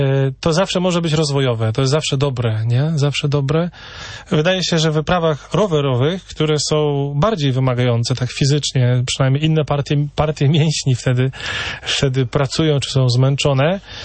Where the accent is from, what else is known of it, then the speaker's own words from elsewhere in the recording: Iława, Warmian-Masurian Voivodeship, Poland; Ja pochodzę z Iławy, to jest już tam blisko Mazur, a czuję się właśnie w Kokotku, jakbym był na północy.